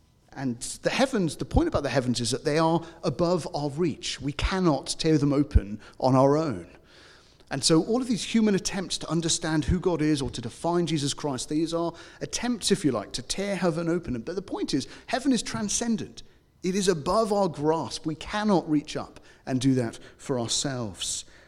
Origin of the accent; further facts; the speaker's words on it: United Kingdom; I'm British, you don't approach people on the street and just ask them random questions.